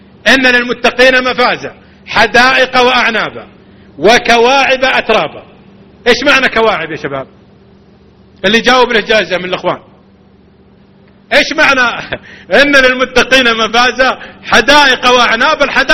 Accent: Riyadh, Riyadh Province, Saudi Arabia; عندنا في الرياض عج وغباء

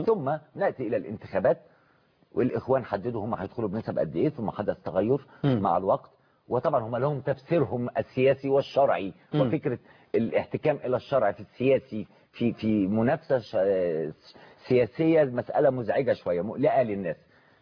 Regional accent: Egypt; كمصري كمواطن مصري في حياتي هنا في مجتمعي

